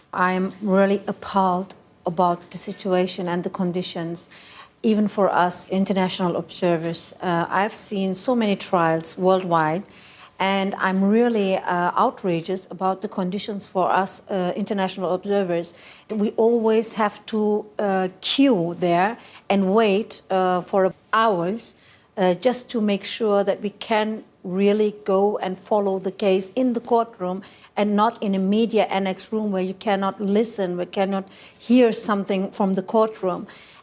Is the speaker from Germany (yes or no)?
yes; Germany; It's not just me as a German member of the parliament with some other Germans.